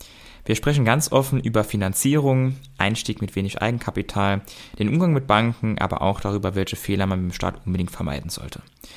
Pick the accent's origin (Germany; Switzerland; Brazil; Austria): Germany; Saarland; Ich komme ja aus dem Saarland und bin deshalb hier auch investiert.